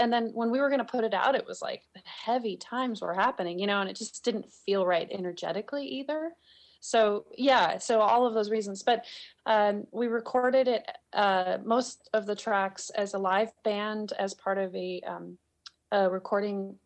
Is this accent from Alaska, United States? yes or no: yes; Anchorage, Alaska, United States; born there; I grew up I was born in Anchorage, and we moved around a bunch, and my mom played in the folk festival circuits.